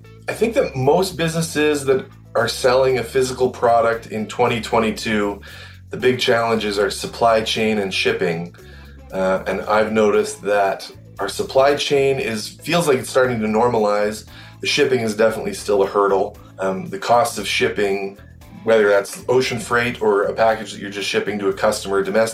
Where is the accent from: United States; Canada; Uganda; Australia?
Canada; Calgary, Alberta; I'm from Calgary, Alberta in Canada